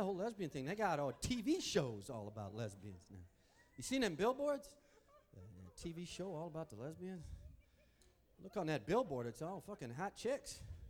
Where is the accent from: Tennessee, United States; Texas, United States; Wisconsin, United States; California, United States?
Wisconsin, United States; I'm from Wisconsin. I know how hard it is to skate, let alone figure skate.